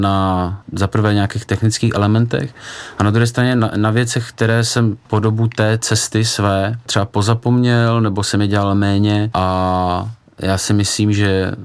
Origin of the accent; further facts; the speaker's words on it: Prague, Czechia; Já zrovna jsem vyrůstal na hájích v Praze